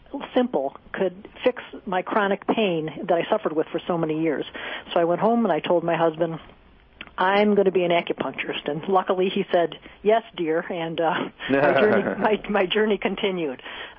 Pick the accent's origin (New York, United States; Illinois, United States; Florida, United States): New York, United States; Buffalo; And I grew up in Buffalo, New York. I'm an Italian, so it's good to hear all of your Eastern accents as I sit here in California.